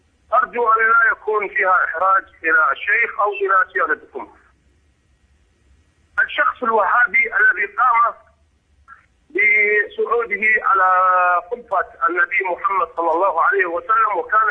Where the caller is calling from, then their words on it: Iraq; من العراق، من الطائفية العراقية المسلمة، إن كانت شيعية أو سنية